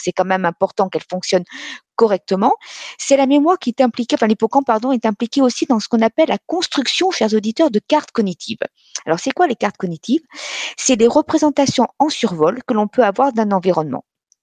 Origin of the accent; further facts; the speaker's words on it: Nice, Provence-Alpes-Côte d'Azur, France; Je suis de Nice d'origine et quand j'y retourne